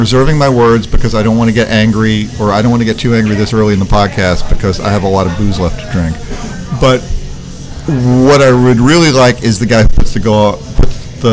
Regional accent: Kentucky, United States; I am from Kentucky, and don't you forget it.

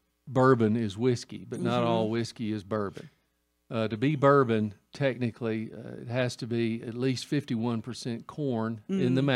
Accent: Nashville, Tennessee, United States; born there; I was born in Nashville a long, long, long time ago when they had horse and buggies and, you know, a dirt road running through it.

